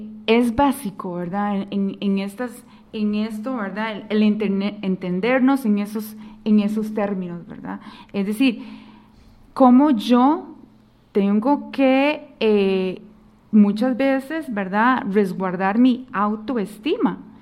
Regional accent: Costa Rica; lo que nosotros como ticos diríamos la serruchada de piso

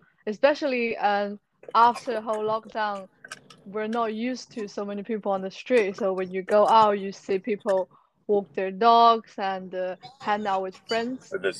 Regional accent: China; English is a second language; moved away as an adult; now in United Kingdom; I'm originally from China, and I came to UK 5 years ago for my undergraduate study.

